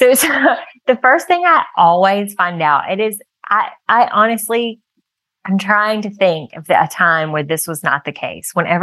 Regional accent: Alabama, United States; I'm not I'm not from here. Just my husband's from the area, and that's how we ended up here post-military. Like I said, I'm from Alabama.

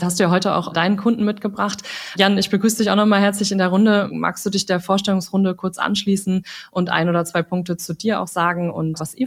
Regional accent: Lower Saxony, Germany; weil Niedersachsen natürlich auch meine Heimat ist

